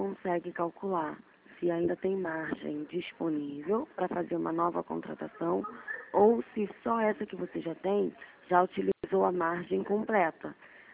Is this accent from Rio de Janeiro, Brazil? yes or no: yes; Rio de Janeiro, Brazil; sou do Rio